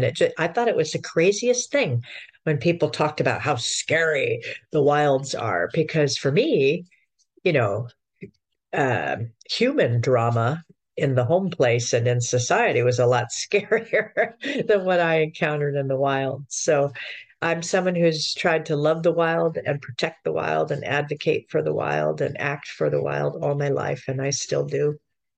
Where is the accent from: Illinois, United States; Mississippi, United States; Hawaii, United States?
Hawaii, United States; I loved the palm trees and the banyan trees. I grew up in Hawaii there, I'm speaking of.